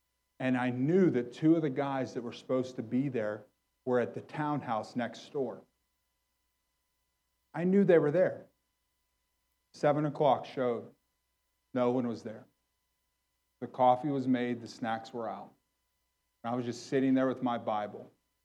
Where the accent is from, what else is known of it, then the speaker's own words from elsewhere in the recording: McKeesport, Pennsylvania, United States; I'm from the port, okay? I'm from McKeesport, born and raised.